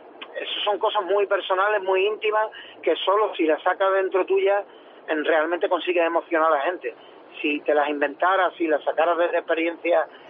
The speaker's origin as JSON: {"language": "Spanish", "town": "Cádiz", "region": "Andalusia", "country": "Spain", "said": "Para mí mi tierra es algo fundamental, es algo imprescindible. No podría vivir sin mi tierra y sin el gaditanismo que me rodea."}